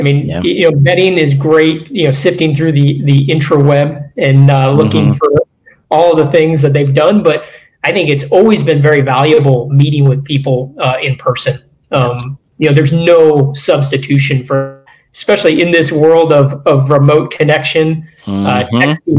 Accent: Chicago, Illinois, United States; So I grew up in Chicago, ended up going to the Naval Academy, graduated from the Academy in 03

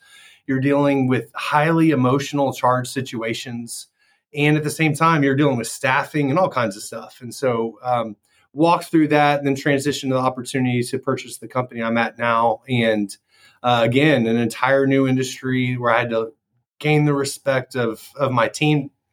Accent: Katy, Texas, United States; I was born and raised in Katy. Went to elementary through high school

